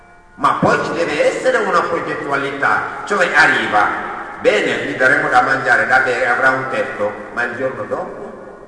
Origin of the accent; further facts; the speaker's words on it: Senegal; Io sono senegalese non per scelta.